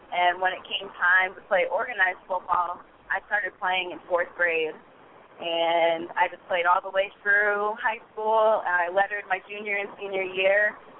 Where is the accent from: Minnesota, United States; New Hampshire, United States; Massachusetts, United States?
New Hampshire, United States; Portsmouth; now in Hearst, United States; I'm number 8, and I grew up, was born and raised in Portsmouth, New Hampshire, but I reside in Hearst, Texas.